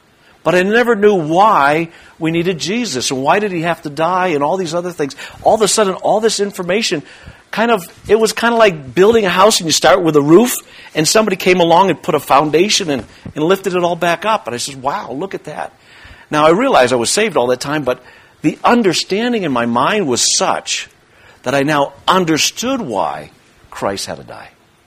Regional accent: Massachusetts, United States; way back when, as I grew up in Massachusetts

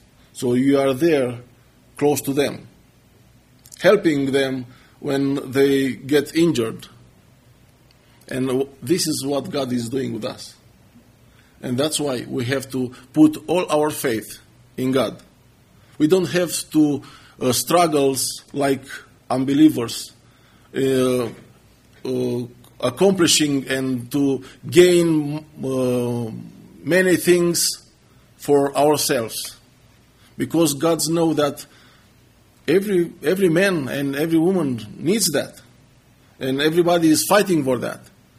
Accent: Romania; As you heard, I'm from Romania. I'm married.

